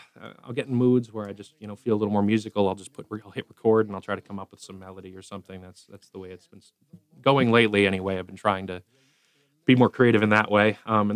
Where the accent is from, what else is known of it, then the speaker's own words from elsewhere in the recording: Milford, New Hampshire, United States; also born or lived in Nashua; I was born in Nashua, for 7 years. But then or 6 years. And then we moved to, more or less, we moved to Milford after that. So I say I grew up in Milford.